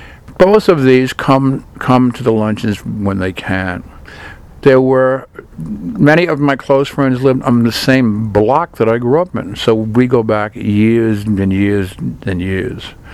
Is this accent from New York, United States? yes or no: yes; New York, United States; When I grew up in Inwood in the 1950s and the early 1960s, it was a Irish Catholic Jewish neighborhood